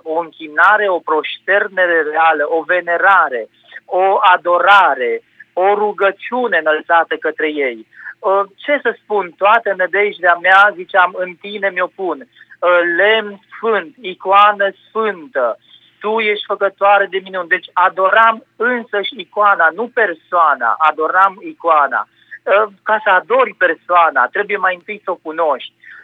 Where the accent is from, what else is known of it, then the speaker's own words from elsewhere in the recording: Aiud, Alba County, Romania; Și pentru că sunt din Aiud, bineînțeles că am fost la părinții mei